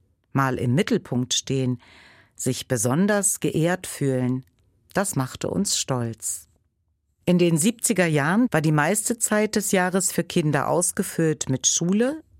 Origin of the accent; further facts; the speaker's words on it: Saxony-Anhalt, Germany; Ich bin in der Magdeburger Börde aufgewachsen, in der schon lange Zuckerrüben angebaut werden.